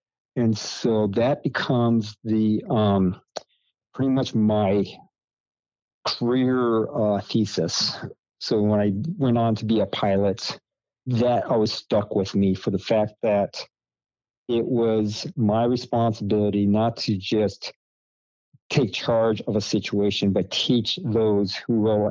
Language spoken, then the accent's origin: English; North Dakota, United States; I grew up in North Dakota. North Dakota is cold. It's like snows 9 months out of the year.